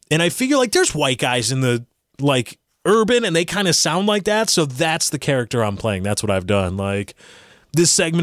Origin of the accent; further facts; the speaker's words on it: Russia; accent: Russian; English is a second language; my Russian accent is good for comedy. It's not good for, like, reading, like, Stolsky or like, the Russian poets.